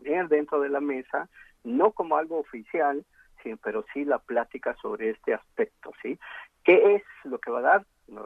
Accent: Mexico; pues yo también soy mexicano

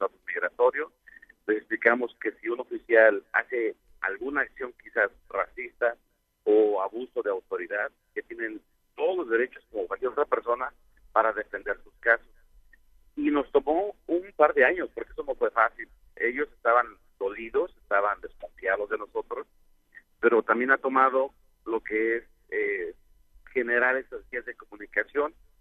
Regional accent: Mexico; un servidor que soy mexicano

